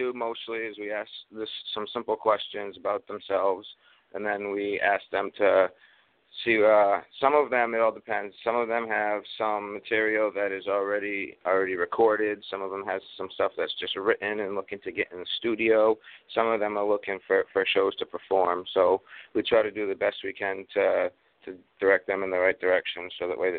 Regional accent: Augusta, Maine, United States; I was actually born and raised in Augusta, Maine. Been there the whole 30 years of my existence.

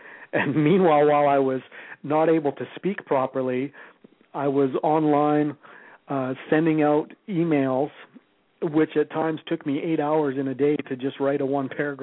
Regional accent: Prince George, British Columbia, Canada; also born or lived in Edmonton; I moved from Edmonton back to my hometown of Prince George to be close to my mom

